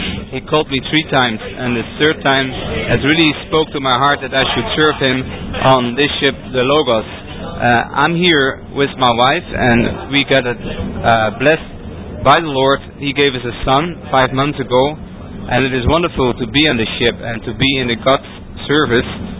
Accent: Netherlands; English is a second language; I'm from Holland, and I'm the fourth engineer on the ship, the Logos.

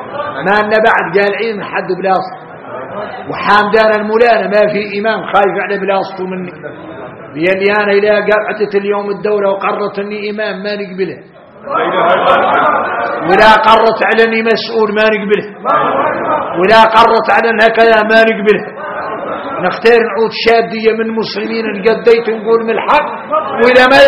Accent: Mauritania; احنا موريتاني متعارفي

